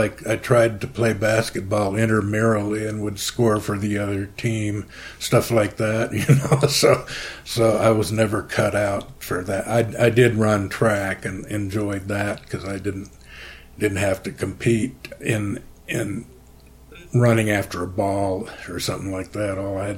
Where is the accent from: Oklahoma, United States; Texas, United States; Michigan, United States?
Oklahoma, United States; Stillwater; I grew up in Stillwater, Oklahoma, where Oklahoma State is, and my father was an English professor there who liked to fish.